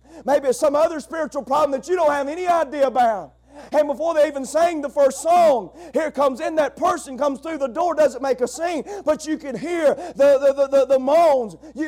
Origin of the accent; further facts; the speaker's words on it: Alabama, United States; And as stupid as I am and as ignorant as I am from Alabama